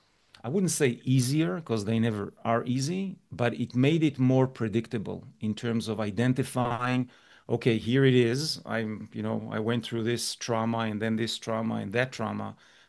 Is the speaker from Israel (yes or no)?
yes; Israel; moved away; I grew up in a country that is very volatile by nature. I'm originally from Israel, left the country many, many years ago, almost 28 years ago.